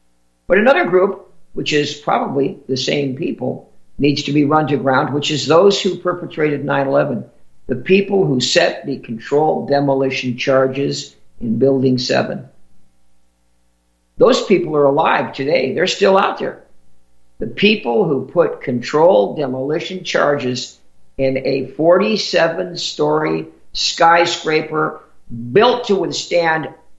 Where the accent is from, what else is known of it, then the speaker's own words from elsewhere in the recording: Manhattan, New York, United States; born there; As a New Yorker, I guess because I was born in Manhattan, that makes me a New Yorker too, in some sense. Born at Flower Fifth Avenue Hospital, right there on Fifth Avenue.